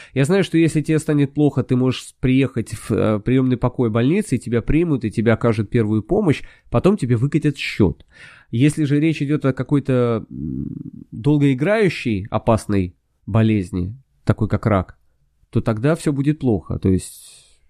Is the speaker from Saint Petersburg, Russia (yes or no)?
yes; Peterhof, Saint Petersburg, Russia; я когда рос в Ленинградской области, я в Петергофе вырос